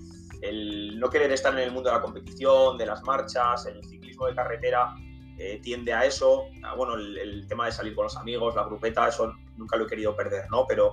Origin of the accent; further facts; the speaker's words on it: Bilbao, Basque Country, Spain; soy un chico de Bilbao, aficionado al ciclismo prácticamente toda la vida